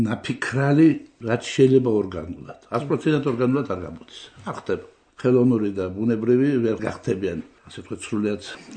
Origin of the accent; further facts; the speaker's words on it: Tbilisi, Georgia; მე გავიზარდე მთაწმინდა სოლოდაქში, შესაბამისად იმ თბილისში, რომელსაც უფლება ხატაროს სახელო თბილისია.